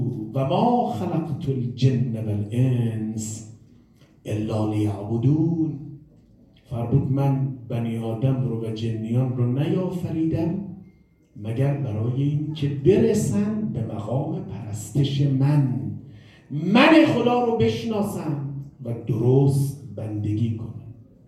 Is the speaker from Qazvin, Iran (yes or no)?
no; Tehran, Tehran Province, Iran; born there; من متولد تهرانم